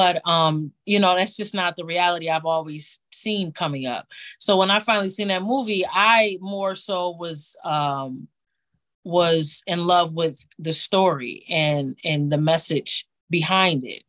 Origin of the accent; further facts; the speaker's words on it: Buffalo, New York, United States; You know, especially where I come from. I'm from Buffalo, New York. Like, I'm from the east side of Buffalo, New York.